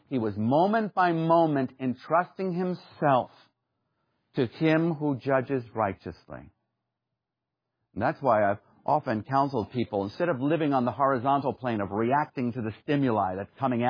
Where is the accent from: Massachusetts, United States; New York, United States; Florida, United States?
New York, United States; I'm a New Yorker.